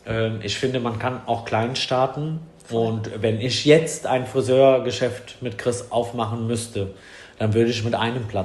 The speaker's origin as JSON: {"language": "German", "country": "Italy", "said": "Als Italiener noch nie in Rom gewesen, obwohl wir da 25 Jahre lang dran vorbei gefahren sind."}